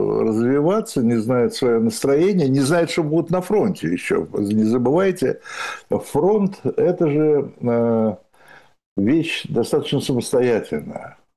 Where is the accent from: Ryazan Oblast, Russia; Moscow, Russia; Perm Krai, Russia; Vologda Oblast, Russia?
Moscow, Russia; я как бывший москвич могу сказать